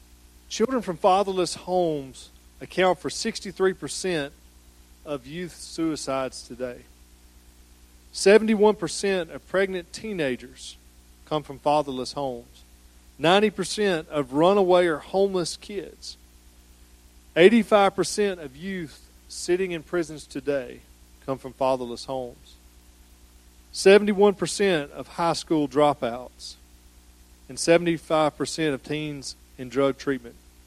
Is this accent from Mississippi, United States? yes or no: yes; Columbus, Mississippi, United States; I'm from Columbus, Mississippi.